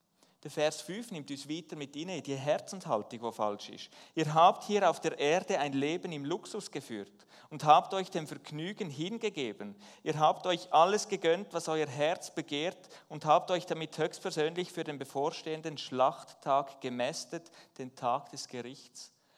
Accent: Switzerland; Ich als Schweizer, wir sind für alles versichert, doppelt und dreifach.

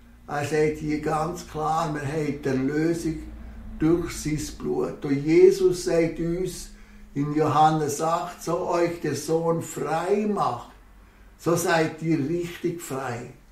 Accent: Switzerland; wir als Schweizer sind so stolz auf all die Freiheiten, die wir dürfen haben, die uns unsere Vorväter haben erkämpft und haben errungen.

